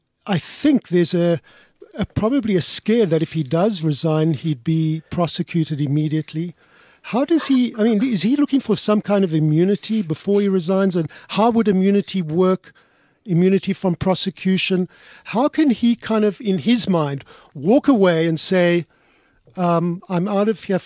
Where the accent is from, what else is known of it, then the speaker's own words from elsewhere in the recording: South Africa; from once being proudly South African, as I said, we look at one another and we say, jeepers, we are really ashamed.